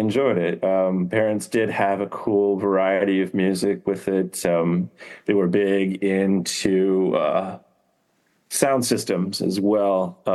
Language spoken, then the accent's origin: English; Northville, Michigan, United States; also born or lived in Novi, United States; I grew up in a few different areas. I was born in Novi, Michigan, and I lived in an adjacent town called Northville, Michigan, kind of the northeast suburbs of Detroit.